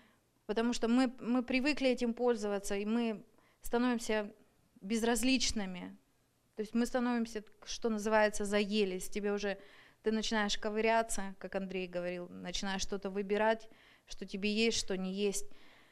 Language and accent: Russian; Everett, Washington, United States; я из Эверета.